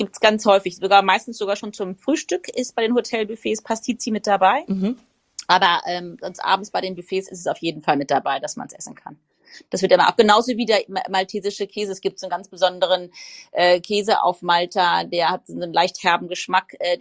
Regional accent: Frankfurt, Hesse, Germany; ich komme ja aus Frankfurt, lebe mitten in Frankfurt.

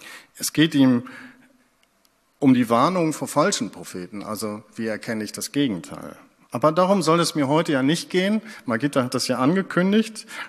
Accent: Ennepetal, North Rhine-Westphalia, Germany; Denn wir hatten viele Bäume im Garten in Ennepetal, wo ich herkomme.

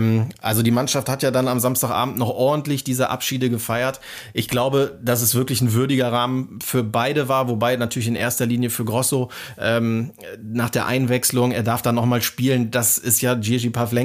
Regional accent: Bremen, Germany; ich komme aus Bremen

